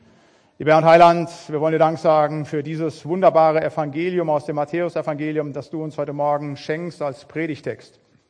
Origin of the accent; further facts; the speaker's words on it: Biedenkopf, Hesse, Germany; born there; ich bin ein halber Hesse. Also geboren bin ich in Biedenkopf, habe studiert in Marburg und habe mein Vikariat im Ebsdorfer Grund in der Kirchengemeinde in Rauschholzhausen gemacht.